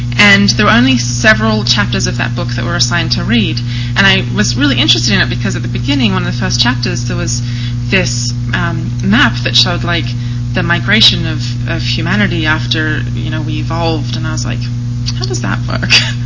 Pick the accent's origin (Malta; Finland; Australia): Australia; now in Utah, United States; I live here in Utah. I'm originally from Australia, so my accent's a little different.